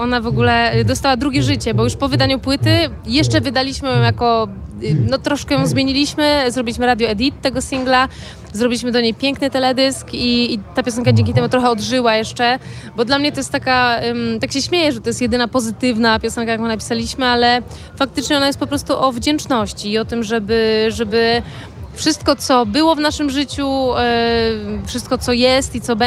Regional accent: Subcarpathian Voivodeship, Poland; now in Warsaw, Poland; ja jestem z Bieszczad

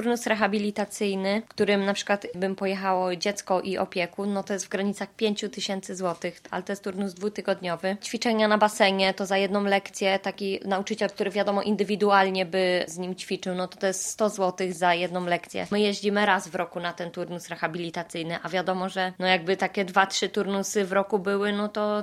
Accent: Pomeranian Voivodeship, Poland; No ale teraz we wrześniu przenieśliśmy się do Poznania, no bo jednak wiadomo, Kraków, a my tu jesteśmy z Pomorza

